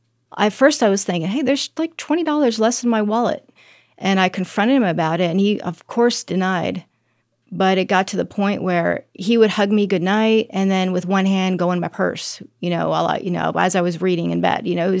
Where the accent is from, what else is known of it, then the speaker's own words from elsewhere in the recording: Florida, United States; why couldn't it have been in my home state of Florida?